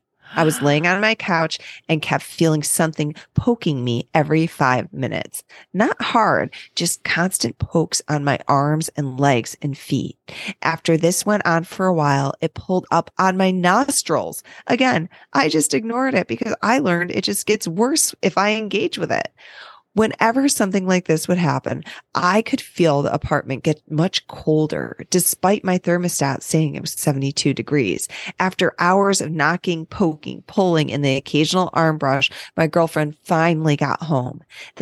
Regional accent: Rochester, New York, United States; Hello, Britt. … I'm from Rochester, New York.

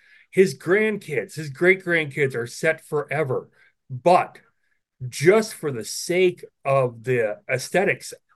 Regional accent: Wisconsin, United States; because we're all Brewers fans, we're from Wisconsin

